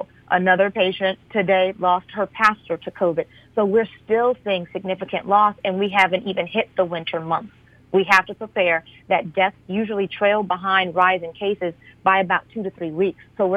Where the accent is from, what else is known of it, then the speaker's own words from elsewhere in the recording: California, United States; also born or lived in Louisiana; I grew up in Southern California and from Louisiana, but out here on the East Coast, things get cold.